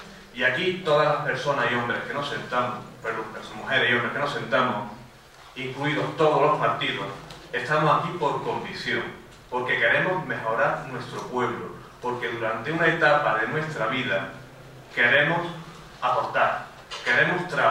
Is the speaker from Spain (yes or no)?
yes; Priego, Spain; Para mí, después de esta votación, poder ser alcalde de Priego, de mi pueblo, es un honor y es una gran responsabilidad.